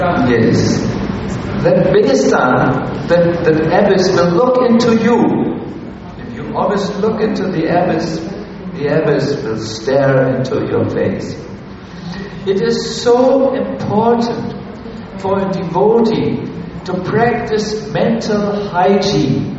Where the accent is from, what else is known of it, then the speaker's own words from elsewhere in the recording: Germany; I come from Germany.